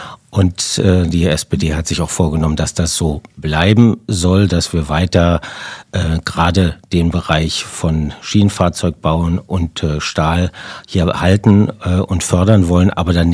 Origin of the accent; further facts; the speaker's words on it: Hennigsdorf, Brandenburg, Germany; Ich bin in Hennigsdorf geboren, hier aufgewachsen, kenne Hennigsdorf sozusagen aus der Zeit von vor 1990.